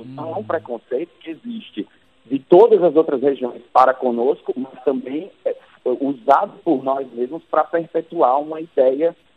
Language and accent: Portuguese; Northeast Brazil, Brazil; somos, mas somos dois nordestinos muito diferentes.